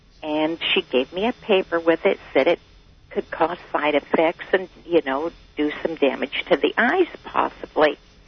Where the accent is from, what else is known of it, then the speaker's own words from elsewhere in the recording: California, United States; Well, I'm a homemaker. I'm from the San Gabriel Valley.